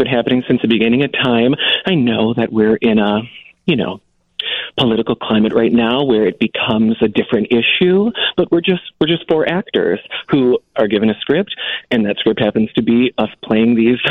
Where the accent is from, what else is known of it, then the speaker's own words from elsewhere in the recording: Fraser, Michigan, United States; The Detroit area, greater Detroit. I grew up in Fraser.